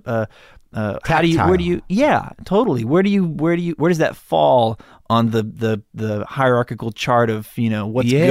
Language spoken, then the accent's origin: English; Malibu, California, United States; I grew up in Malibu.